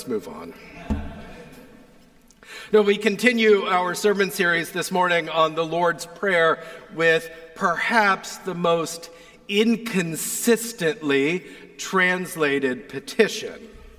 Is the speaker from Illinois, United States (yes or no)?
no; Indiana, United States; I grew up in God's country, in Indiana, where we didn't change our time.